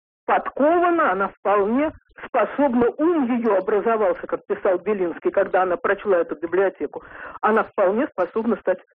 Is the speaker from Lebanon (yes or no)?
no; Moscow, Russia; я из Москвы.